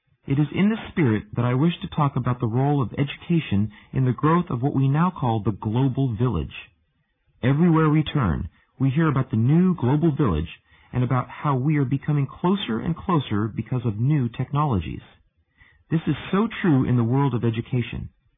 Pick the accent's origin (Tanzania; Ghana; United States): United States; I'm an American, so I'm compelled to look for practical applications.